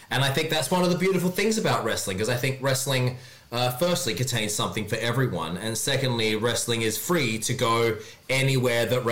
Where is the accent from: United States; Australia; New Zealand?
Australia; now in Japan; I'm from Australia. I now live in Japan.